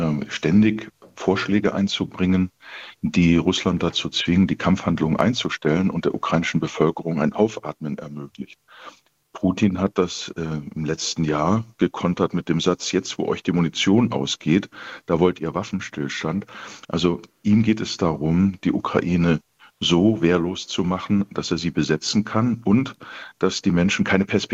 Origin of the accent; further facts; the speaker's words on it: Germany; gerade wir als Deutsche, die immer wieder sagen, nie wieder Krieg, nie wieder Nationalsozialismus